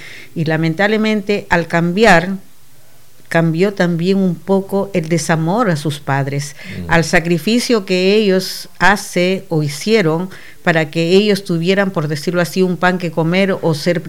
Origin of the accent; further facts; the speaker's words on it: Peru; moved away as an adult; also born or lived in Uruguay; yo nací en Uruguay, soy de padre de Valencia y madre peruana, pero cuando se separaron me llevaron al Perú.